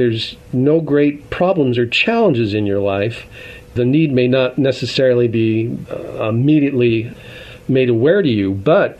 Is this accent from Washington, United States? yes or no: yes; Seattle, Washington, United States; I grew up in North Seattle, and we had just moved into a brand new home, our family, in 1963.